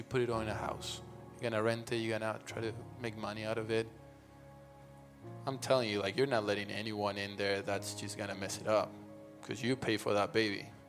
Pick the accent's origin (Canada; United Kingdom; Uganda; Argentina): Argentina; English is a second language; now in United States; I'm from Argentina, if you couldn't tell.